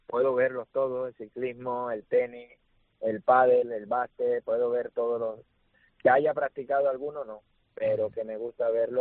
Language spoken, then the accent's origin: Spanish; Colombia; porque somos colombianos, porque nos conocemos bien